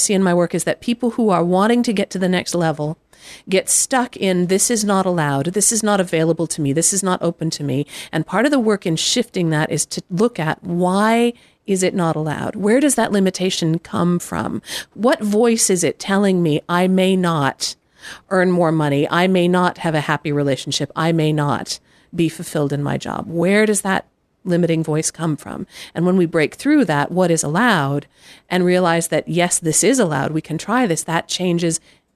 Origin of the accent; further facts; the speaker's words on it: Midwest, United States; I grew up in the Midwest. I'm very rule-based, right?